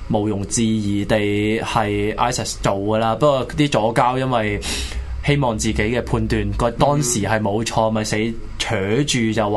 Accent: Hong Kong; 這些新移民是會去搶我們香港人的資源

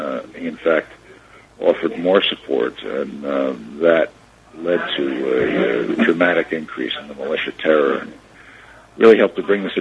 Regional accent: United States; But I can get away with a lot more because I'm a foreigner, especially because I'm an American.

